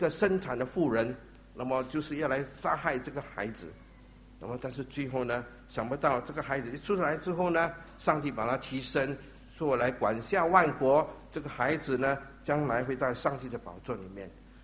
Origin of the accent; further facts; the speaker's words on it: China; 这个道我们在我们中国人来说呢，也是个很好的一个字